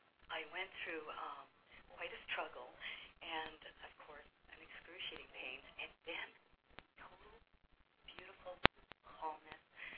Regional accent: Canada; accent: French Canadian; My Canadian accent, eh? Yeah, I know. And you know what? A lot of people don't know, but this is actually a kind of, how would you say it, a nice French Canadian.

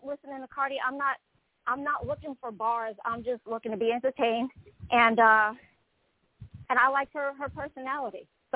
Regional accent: New York, United States; I'm from New York, so, you know, I've got to represent.

